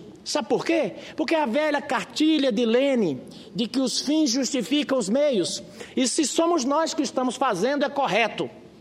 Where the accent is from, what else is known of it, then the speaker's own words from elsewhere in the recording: Caicó, Rio Grande do Norte, Brazil; eu venho de um lugar, venho de Caicó, uma região muito seca, que nós tivemos a infelicidade de nascer numa época que tinha uma seca muito grande e a mortalidade infantil terrível